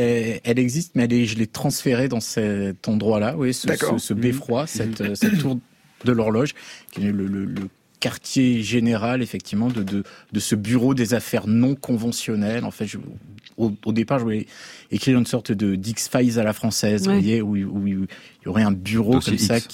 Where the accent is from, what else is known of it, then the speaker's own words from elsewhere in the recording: Antibes, Provence-Alpes-Côte d'Azur, France; now in Paris, France; Je suis pas parisien. Je viens d'Antibes, dans le sud-est. Je suis ici parce que mes enfants sont scolarisés ici